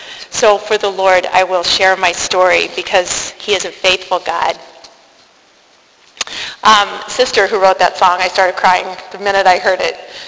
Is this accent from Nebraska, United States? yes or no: yes; Grand Island, Nebraska, United States; born there; I was born in Grand Island, Nebraska, in the middle of the United States of America, smack dab in the middle in 1962.